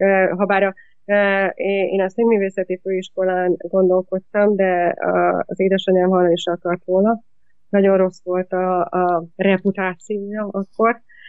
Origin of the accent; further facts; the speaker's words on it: Szeged, Csongrád-Csanád, Hungary; born there; Szegeden születtem, de ott éppen nem jártam iskolával, leszámítva a középiskoláig.